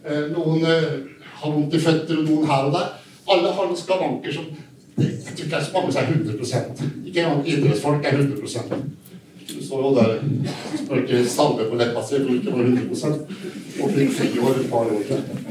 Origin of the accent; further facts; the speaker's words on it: Sarpsborg, Østfold, Norway; Så husker jeg fint at jeg kom hit da, helt fra Sarpsborg.